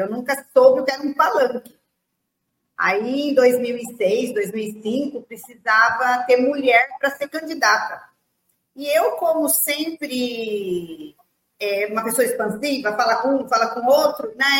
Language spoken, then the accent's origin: Portuguese; Pederneiras, São Paulo, Brazil; born there; also born or lived in Jundiaí; Nós morávamos em Jundiaí, eu morei em Jundiaí, eu sou nascida em Pederneiras, tá? Mas eu morei durante 18 anos, assim, em Jundiaí.